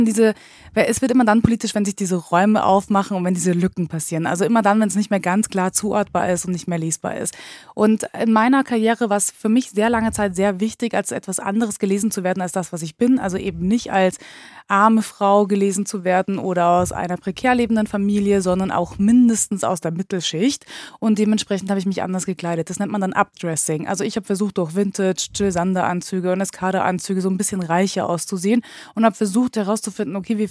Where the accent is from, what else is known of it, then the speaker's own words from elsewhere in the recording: Osnabrück, Lower Saxony, Germany; ich komme zum Glück aus Osnabrück